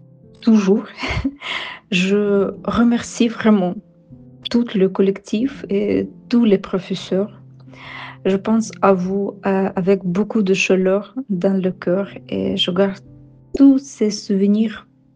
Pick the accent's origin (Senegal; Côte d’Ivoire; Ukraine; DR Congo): Ukraine; French is a second language; now in France; Je viens d'Ukraine. Je me souviens très très très bien de mon arrivée en France, à Aix-en-Provence.